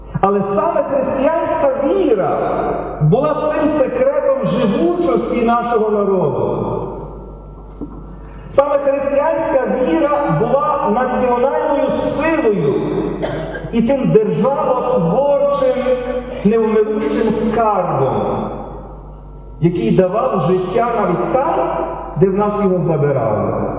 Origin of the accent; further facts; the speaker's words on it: Stryi, Lviv Oblast, Ukraine; першого єпископа у моєму рідному місті Стрию